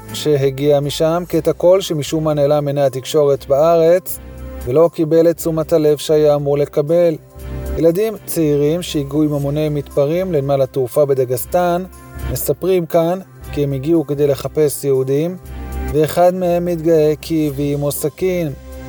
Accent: Russia; moved away; אני בא מרוסיה

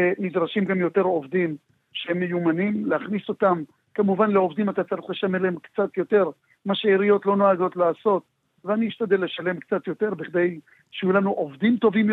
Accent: Rosh HaAyin, Central District, Israel; אני נולדתי פה, אני גדלתי פה, חונכתי פה, ואני חושב שבאמת המקום הקלאסי הוא המקום הזה באמת שאני נמצא בו, ואני אוהב את כל ראש העין.

